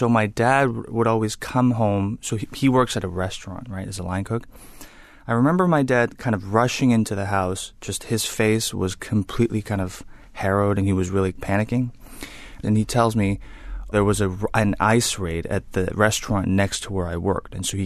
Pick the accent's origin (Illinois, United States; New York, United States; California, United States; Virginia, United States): New York, United States; New York City; the fact that I grew up in New York City is actually huge